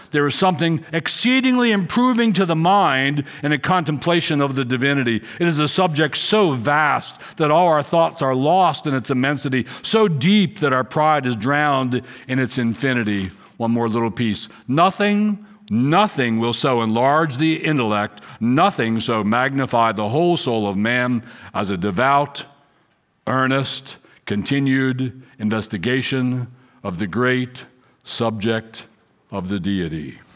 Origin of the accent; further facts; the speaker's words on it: England, United Kingdom; I'm from England. My dad's from England.